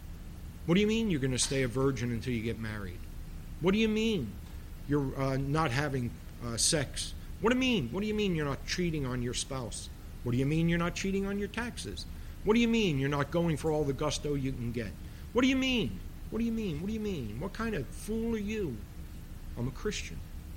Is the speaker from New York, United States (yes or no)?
yes; Bronx, New York, United States; I know it's hard. I'm from the Bronx. We don't have many flowers